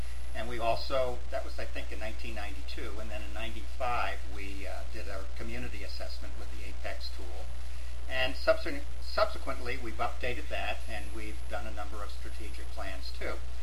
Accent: Quad Cities, United States; But if you go around and you tell people that I'm from the Quad Cities, they kind of look at you with glazed eyes and as such.

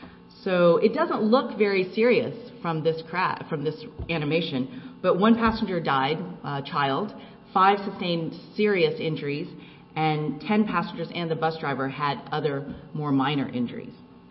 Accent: Texas, United States; And here's a crash in Texas, my home state, which fortunately had no fatalities

